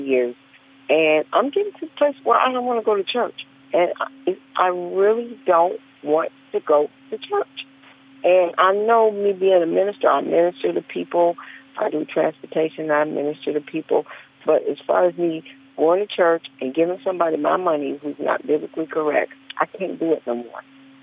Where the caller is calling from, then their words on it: Clinton Township, Michigan, United States; I'm calling from Clinton Township, Michigan, the metropolitan Detroit area.